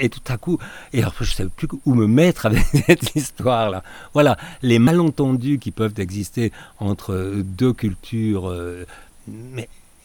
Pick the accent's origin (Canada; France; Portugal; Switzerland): Switzerland; je suis suisse, et qui plus est lorsque je parle chinois